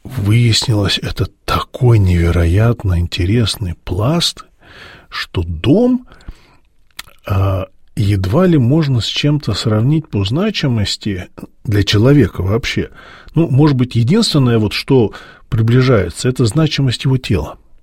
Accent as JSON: {"language": "Russian", "town": "Kislovodsk", "region": "Stavropol Krai", "country": "Russia", "tie": "born or raised there", "also_born_or_lived": "Almaty, Kazakhstan", "said": "я родился в Алма-Ате, большую часть жизни прожил в Кисловодске, но мы постоянно ездили туда-обратно, а в Алма-Ате у нас была квартира, обычная хрущевка на первом этаже."}